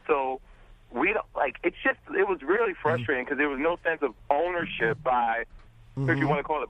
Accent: Brooklyn, New York, United States; Well, I'm from Brooklyn. We grew up on Prospect Place, right between Clawson and Grand.

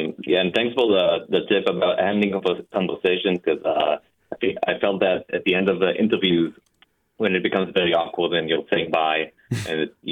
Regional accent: Tel Aviv, Tel Aviv District, Israel; English is a second language; moved away as an adult; now in United States; immigrated to the Bay Area about 10 years ago. There's very different communication styles where I came from Tel Aviv.

